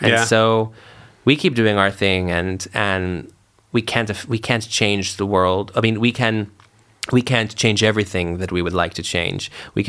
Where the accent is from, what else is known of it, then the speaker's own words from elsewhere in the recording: Massachusetts, United States; Yeah, I'm from Massachusetts, and I love to drive.